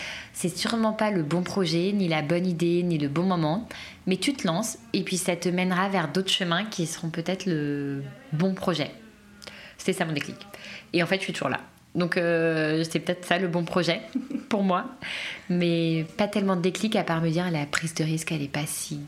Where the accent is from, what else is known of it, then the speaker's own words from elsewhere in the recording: Paris, Île-de-France, France; j'ai grandi à Paris, dans un lycée parisien